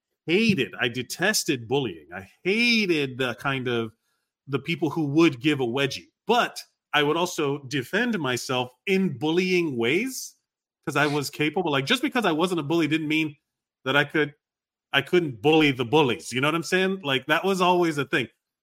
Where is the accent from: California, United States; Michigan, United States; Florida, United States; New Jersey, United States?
Florida, United States; Miami; I say bro because I'm from Miami.